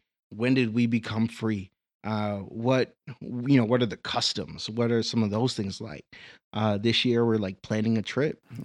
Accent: Boston, Massachusetts, United States; Like, I can take a certain amount of pride in being Jamaican.

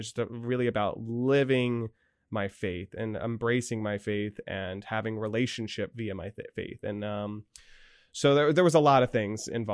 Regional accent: Danville, Pennsylvania, United States; also born or lived in Scranton; So I am originally from the diocese. I grew up in St. Joseph's in Danville.

